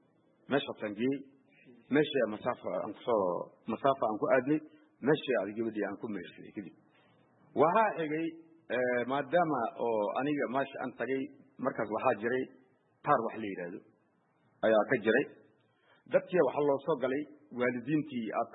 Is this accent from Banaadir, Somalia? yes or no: yes; Mogadishu, Banaadir, Somalia; born or raised there; also born or lived in Lower Juba